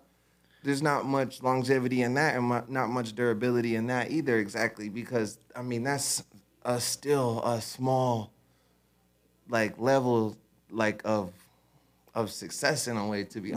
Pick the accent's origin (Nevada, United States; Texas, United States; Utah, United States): Nevada, United States; Las Vegas; And when I go to and travel and I say, oh, I'm from Vegas, they, oh my God, you're from Vegas.